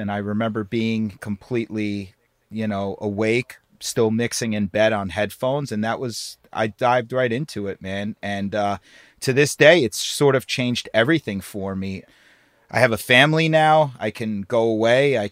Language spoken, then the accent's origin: English; New York, United States; And we're New Yorkers, man. I mean, for being a New Yorker, everyone says